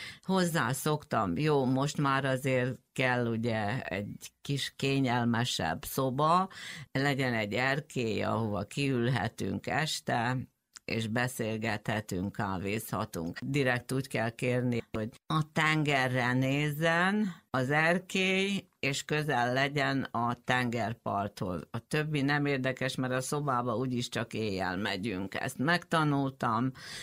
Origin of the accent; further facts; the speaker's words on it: Szombathely, Vas, Hungary; éves lehettem, amikor átmásztam már a kerítésen, és mentem felfedezni Szombathely. Az volt a világ, a szülővárosom.